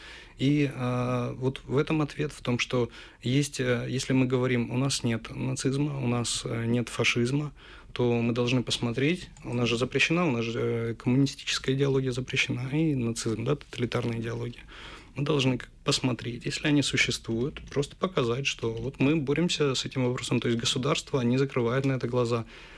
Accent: Kyiv, Ukraine; То есть я киевлянин в пятом поколении, и я люблю русскую культуру.

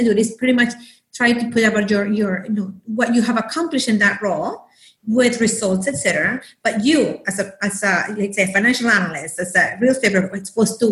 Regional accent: Nicaragua; moved away as an adult; now in United States; I was born and raised in Nicaragua. So, you know, but I came here for college. So I've been here an hour more, you know, longer than when I was there.

